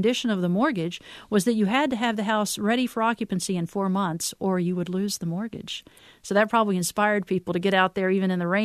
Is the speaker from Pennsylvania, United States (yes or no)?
no; Norfolk, Virginia, United States; I'm from Norfolk, Virginia, and we've got an abundance of Aladdin really in this part of the country